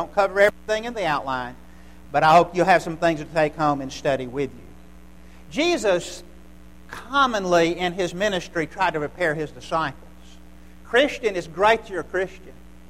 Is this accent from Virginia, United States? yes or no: yes; Charlottesville, Virginia, United States; I came from Charlottesville, Virginia, and the atmosphere is very different there.